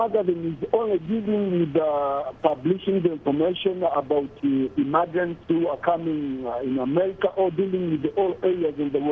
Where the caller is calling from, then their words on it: Tanzania; I'm speaking from Karabu, Kabila, Tanzania.